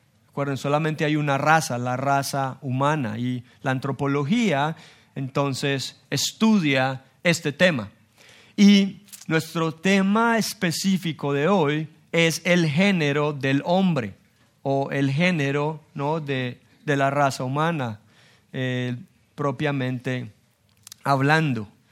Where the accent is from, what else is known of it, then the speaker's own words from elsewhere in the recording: Colombia; por gracia de Dios, yo soy colombiano.